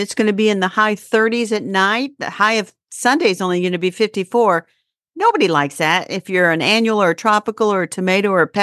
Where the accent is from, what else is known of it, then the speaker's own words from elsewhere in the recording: Indianapolis, Indiana, United States; from Indianapolis, Indiana.